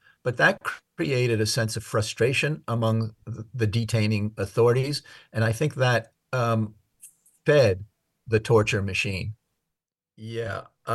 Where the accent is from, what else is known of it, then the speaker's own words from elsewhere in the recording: United States; I'm an American, and the ICRC is not going to send Americans to investigate an American detention facility.